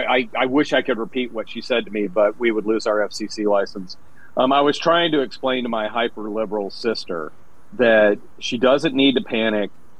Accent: Tennessee, United States; also born or lived in Atlanta, United States / Chicago, United States; I grew up in Tennessee. I lived in Georgia for in Atlanta for 5 years, which is a little bit different.

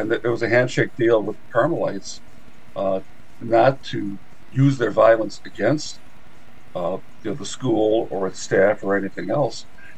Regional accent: Chicago, Illinois, United States; Fort was, you know, a big figure when I was growing up on the South Side.

